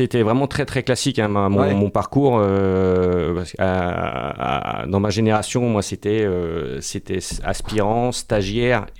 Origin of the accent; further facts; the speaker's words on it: Auray, Brittany, France; Ouais, je suis natif du Morbihan, ouais, d'Auray, dans le 56. Donc, et je suis un Breton. Ouais, Breton et Mayennais d'adoption.